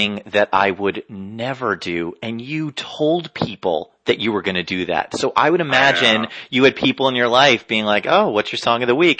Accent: New Jersey, United States; Hello, as we just covered, I grew up in New Jersey. Yes, I went to the mall. It's what we do.

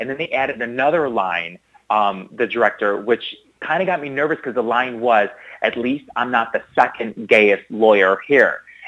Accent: Chicago, Illinois, United States; because growing up in Chicago, I would go to the taping twice a year

